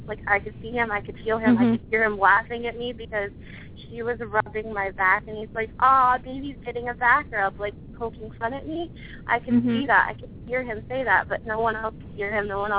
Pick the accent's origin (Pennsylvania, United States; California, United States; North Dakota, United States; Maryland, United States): Pennsylvania, United States; And I'm from Pennsylvania, so.